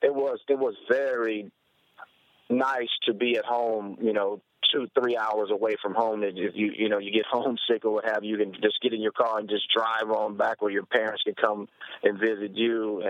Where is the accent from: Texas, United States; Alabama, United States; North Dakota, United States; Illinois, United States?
Illinois, United States; Chicago; when I was growing up in Chicago, I just wanted to be a normal kid.